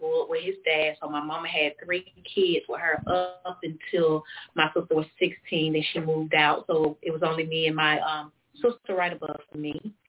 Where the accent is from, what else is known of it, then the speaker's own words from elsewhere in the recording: Athens, Georgia, United States; Okay, so I am originally from Athens, Georgia.